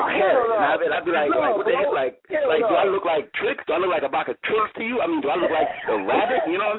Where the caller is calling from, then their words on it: Brooklyn, New York, United States; Yeah, man … man, calling from Brooklyn. Brooklyn, USA.